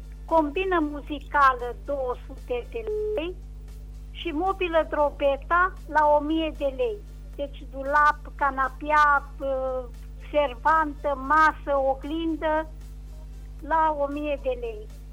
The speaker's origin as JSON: {"language": "Romanian", "town": "Reșița", "region": "Caraș-Severin", "country": "Romania", "said": "din Reșița."}